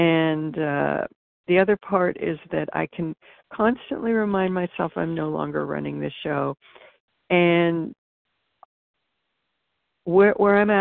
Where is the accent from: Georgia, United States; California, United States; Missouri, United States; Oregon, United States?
California, United States; I'm from California and just so grateful to be here on this meeting.